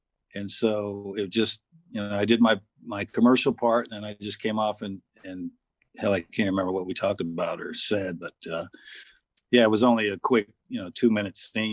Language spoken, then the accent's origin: English; San Jose, California, United States; moved away; I grew up in San Jose, California. So it was a hell of a lot different back in the 60s and early 70s before I left.